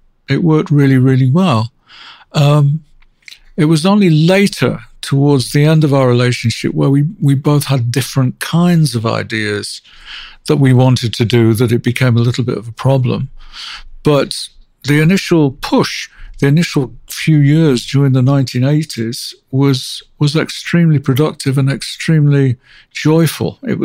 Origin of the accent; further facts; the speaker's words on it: Manchester, North West England, United Kingdom; I grew up in Manchester, outside Manchester.